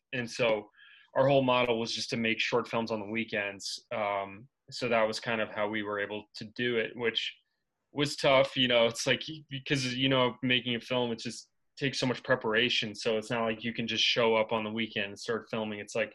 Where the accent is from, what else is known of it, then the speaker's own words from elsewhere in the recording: New York, United States; We're both from New York and we both went to Ohio University and ended up being in New York after school.